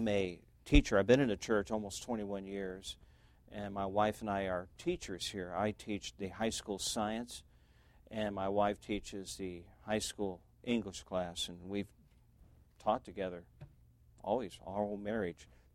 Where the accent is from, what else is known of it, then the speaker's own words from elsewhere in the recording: Detroit, Michigan, United States; I never even heard of a Christian school except that I'm from Detroit